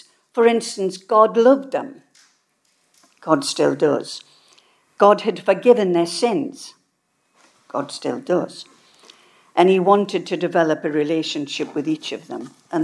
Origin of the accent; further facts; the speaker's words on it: North East England, United Kingdom; accent: Geordie; I didn't think I had much of a, as a Geordie, I didn't think I had much of a connection with Marsk